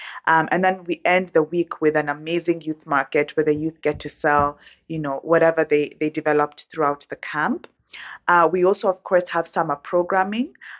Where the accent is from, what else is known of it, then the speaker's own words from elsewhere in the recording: Kenya; moved away as an adult; now in Canada; I'm originally from Kenya, East Africa. My mother is Kenyan, my father is Zimbabwean, and I moved here, I would say maybe 15 years ago.